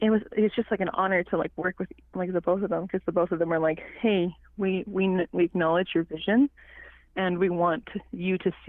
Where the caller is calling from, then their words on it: Montreal, Quebec, Canada; I'm currently in my apartment in Montreal, and I'm right beside my best Davo friend.